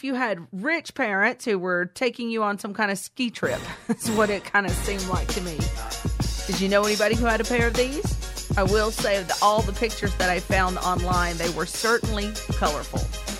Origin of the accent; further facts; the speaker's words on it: the South, United States; But then again, I grew up down in the South. So, you know, it was warm down here.